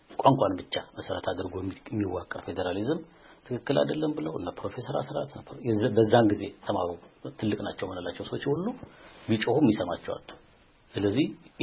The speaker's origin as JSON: {"language": "Amharic", "region": "Amhara", "country": "Ethiopia", "tie": "born there", "said": "እኔ ጎጃም ላይ ተወለድኩት"}